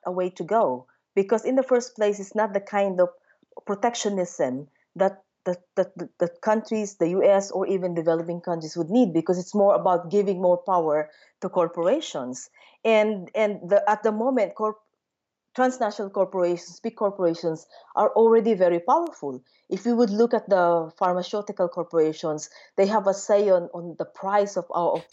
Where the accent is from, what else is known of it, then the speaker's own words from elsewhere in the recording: Philippines; I'm from the Philippines originally, and in my country, we have an experience as well of winning some of those cases.